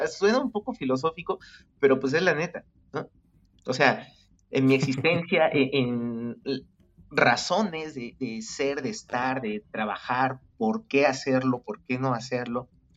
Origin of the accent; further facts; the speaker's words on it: Mexico; Somos puros mexicanos